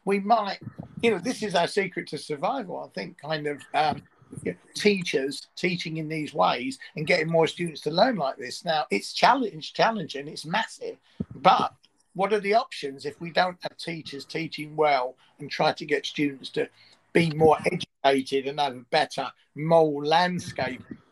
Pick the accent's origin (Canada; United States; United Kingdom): United Kingdom; East London, London; a close friend who we grew up together in East London